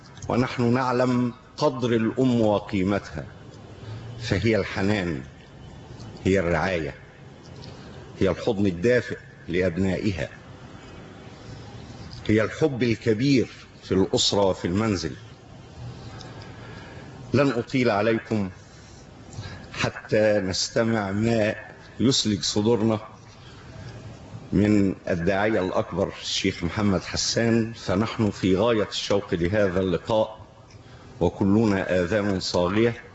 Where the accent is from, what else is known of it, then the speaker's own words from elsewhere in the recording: Egypt; نحن أبناء مصر